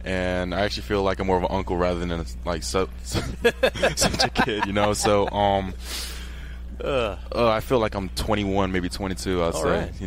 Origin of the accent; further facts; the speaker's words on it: Miami, Florida, United States; So I flew them down to my hometown, Miami, Florida.